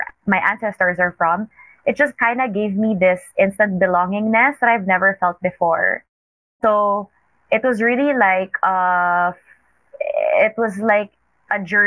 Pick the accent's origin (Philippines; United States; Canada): Philippines; Manila, Metro Manila; So I grew up in Manila, but growing up to stories of my family coming from Mindanao and having this really colorful heritage.